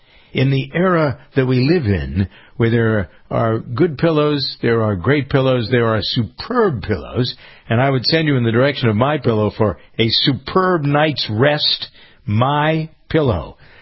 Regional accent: Boston, Massachusetts, United States; wherever I go and people find out I'm from Boston, oh, what did you think of the game?

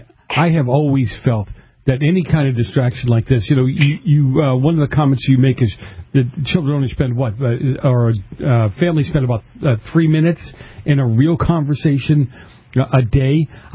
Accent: Boston, Massachusetts, United States; You're from New Jersey. I'm from Boston. We are no-nonsense people.

